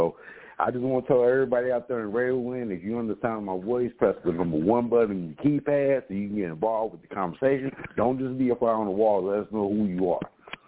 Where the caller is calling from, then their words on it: Mesa, Arizona, United States; So I'm calling from Sunny Mesa, Arizona. I'm feeling good today. I just turned 44.